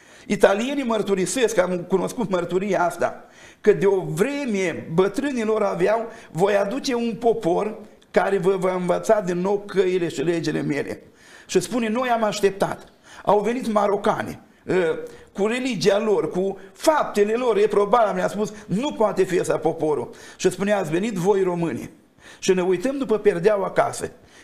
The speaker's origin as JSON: {"language": "Romanian", "country": "Romania", "said": "Dar acum eu sunt român, sunt naționalist, foarte naționalist, și cred că cu națiunea asta Dumnezeu a avut un plan."}